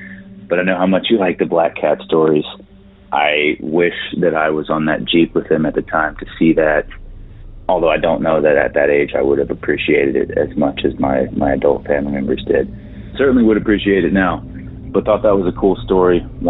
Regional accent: Texas, United States; and we're all from East Texas.

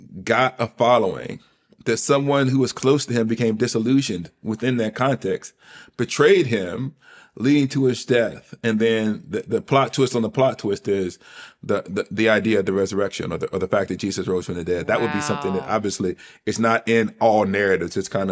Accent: the South, United States; When I first came as a Southerner, I wasn't ready for it.

